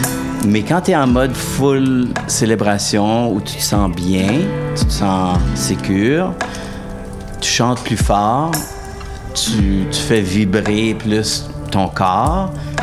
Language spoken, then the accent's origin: French; Zenon Park, Saskatchewan, Canada; now in Regina, Canada; Je suis originaire de Zenon Park, bien sûr. Plug. Mais j'habite Regina depuis longtemps.